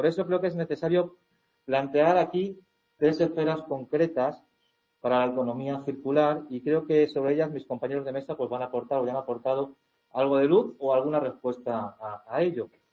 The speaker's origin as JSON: {"language": "Spanish", "town": "Talavera de la Reina", "region": "Castilla-La Mancha", "country": "Spain", "said": "Yo soy de Talavera de la Reina, no soy del Real de San Vicente"}